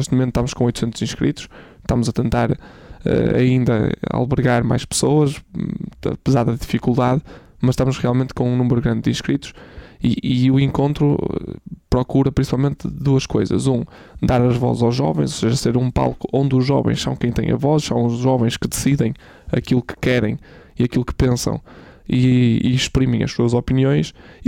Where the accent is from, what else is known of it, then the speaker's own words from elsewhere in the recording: Guimarães, Braga, Portugal; Guimarães por isso mesmo, ou seja, por essa associação de, no primeiro encontro que realizo como presidente, ir logo para a minha cidade natal.